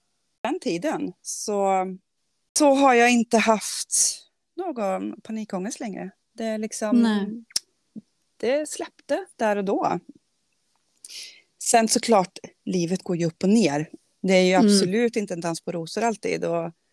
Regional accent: Karlstad, Värmland, Sweden; Jag kommer från Karlstad, jag är 42 år gammal. Jag bor och lever här tillsammans med mina två barn.

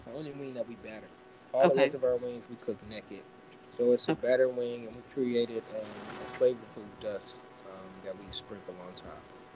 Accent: Detroit, Michigan, United States; now in Atlanta, United States; And I'm from Detroit, and I know down here they have like the wing and Philly combo mix at most wing spots.

